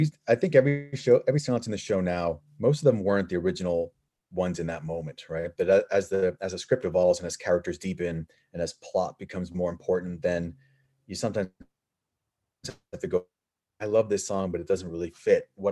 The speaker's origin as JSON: {"language": "English", "region": "New York", "country": "United States", "said": "So being a New Yorker, the first thing thought was"}